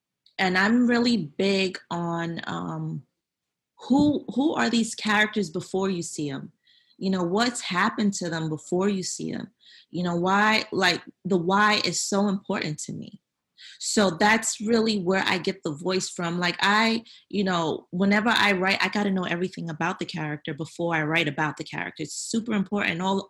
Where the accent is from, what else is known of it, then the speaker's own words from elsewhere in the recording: Brooklyn, New York, United States; I'm like, I'm from Brooklyn. I'm not scared.